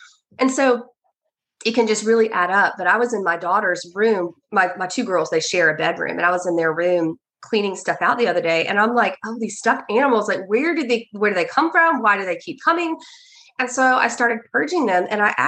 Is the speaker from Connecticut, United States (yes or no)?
no; Georgia, United States; I grew up in Georgia, and we would go to Babyland